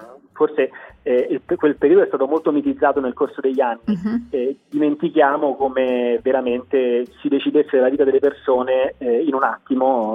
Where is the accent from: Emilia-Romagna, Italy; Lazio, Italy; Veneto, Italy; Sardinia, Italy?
Lazio, Italy; Rome; born there; sono nato a Roma e quindi la storia romana mi ha appassionato da subito